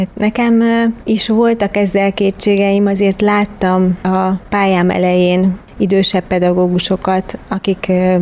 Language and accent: Hungarian; Tázlár, Bács-Kiskun, Hungary; born there; amikor a szülőfalumba, meg a volt iskolámba, a tázlári iskolámba mentem egy hónapos iskolai gyakorlatra